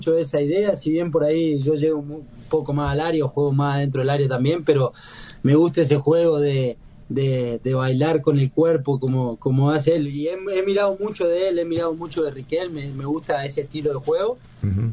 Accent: Córdoba, Argentina; also born or lived in Carlos Paz / Porteña; Nací en Córdoba Capital, en barrio Alberdi. Después estuve un tiempo viviendo en barrio Don Bosco.

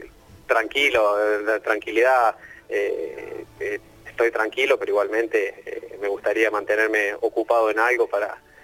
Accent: Córdoba, Argentina; esta simpatía por Talleres, el equipo de Córdoba, siendo yo cordobés

